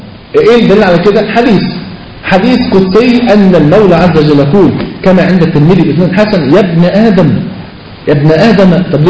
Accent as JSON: {"language": "Arabic", "country": "Egypt", "said": "فلقيت مطرب من اشهر المطربين عندنا في مصر، مطرب مشهور جدا جدا يعني"}